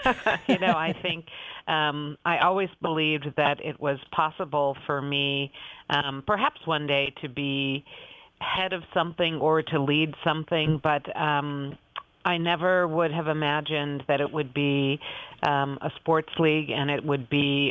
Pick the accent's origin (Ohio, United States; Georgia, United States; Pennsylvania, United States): Ohio, United States; Cleveland; You know, I remember I grew up in Cleveland, Ohio, mm-hmm. And my father had season tickets to the Cleveland Cavaliers for many, many, many years.